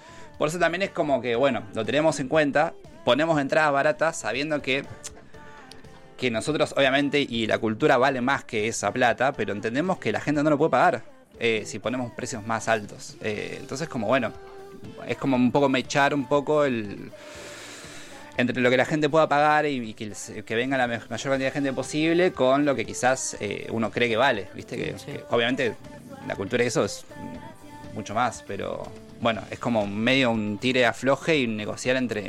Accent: Claypole, Buenos Aires Province, Argentina; moved away as an adult; ahora vivo acá. Soy de Claypole, conurbano. Beso a Claypole, Almirante Brown. Pero bueno, ya estoy acá desde 2010.

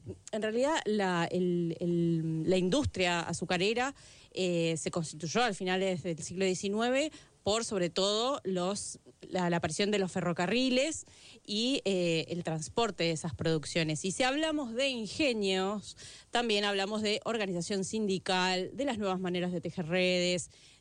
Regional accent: Tucumán, Argentina; Sí, soy tucumana.

